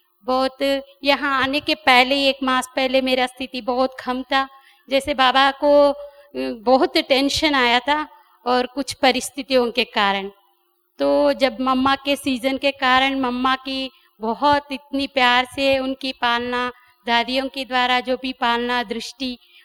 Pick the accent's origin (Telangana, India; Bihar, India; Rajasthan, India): Telangana, India; Warangal